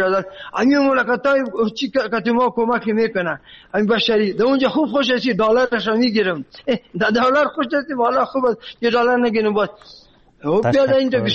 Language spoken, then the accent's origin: Persian; Afghanistan; ما خودم پورا افغان هستم،